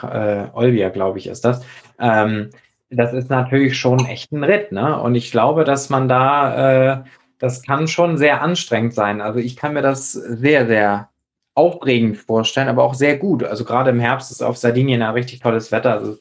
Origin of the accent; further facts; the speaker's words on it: Schleswig-Holstein, Germany; da, wo ich herkomme, aus der Nähe von Flensburg